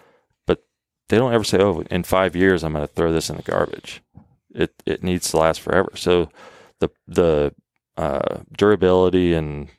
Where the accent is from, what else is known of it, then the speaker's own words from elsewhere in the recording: Oregon, United States; But then, you know, growing up in Oregon, that's not like growing up in Texas.